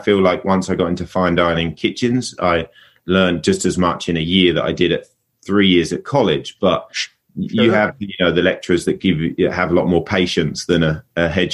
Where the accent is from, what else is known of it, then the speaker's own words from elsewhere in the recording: South East England, United Kingdom; So I grew up in Kent.